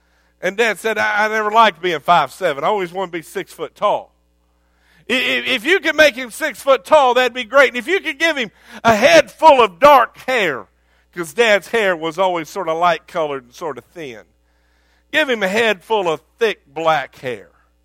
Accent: Texas, United States; also born or lived in Oklahoma; My wife is from New Jersey. I am from Texas and Oklahoma.

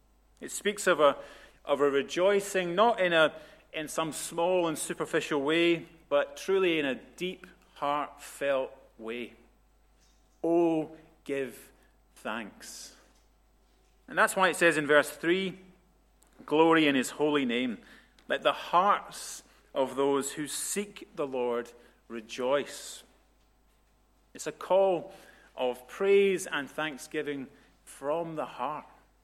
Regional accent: Scotland, United Kingdom; I'm Scottish

